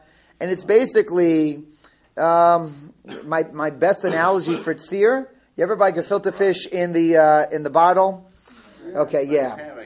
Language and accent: English; United States; I have to tell you, I'm so American.